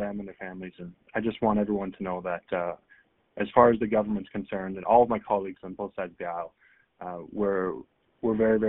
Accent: Canada; As a Canadian, it pains me

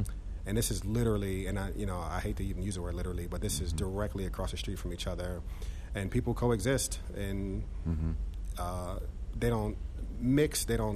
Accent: Yonkers, New York, United States; And then I grew up in New York, in Yonkers, and I used to go to Harlem every Saturday morning to play basketball

